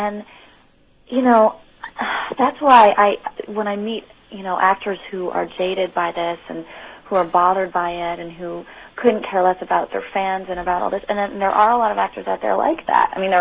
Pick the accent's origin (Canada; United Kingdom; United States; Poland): Canada; Montreal, Quebec; it's my hometown, you know? It's just, it's a little strange.